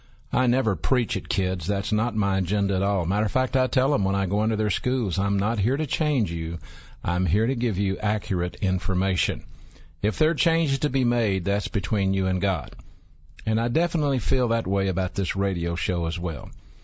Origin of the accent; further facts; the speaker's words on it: Birmingham, Alabama, United States; I am from the Birmingham area. I grew up here. I grew up in what used to be called Central City, downtown Birmingham, between Phillips High School and Powell Grammar School.